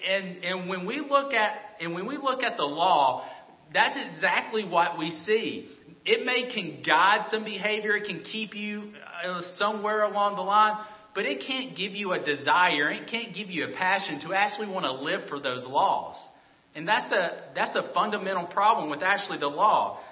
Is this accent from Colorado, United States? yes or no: no; Alabama, United States; I'm from Alabama, if you can't tell by my accent.